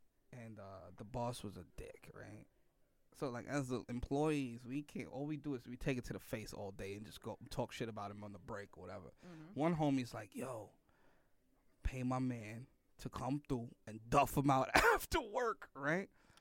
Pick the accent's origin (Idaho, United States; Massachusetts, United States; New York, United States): New York, United States; that's the fucked up part about 9/11 as a New Yorker, right?